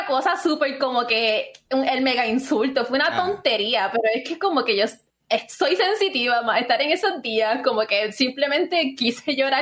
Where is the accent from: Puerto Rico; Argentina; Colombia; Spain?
Puerto Rico; yo soy de Puerto Rico, tengo una comunidad pequeña que represento al Caribe